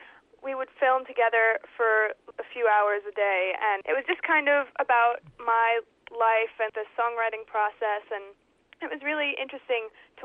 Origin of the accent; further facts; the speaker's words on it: Pleasantville, United States; I am from Pleasantville, yes.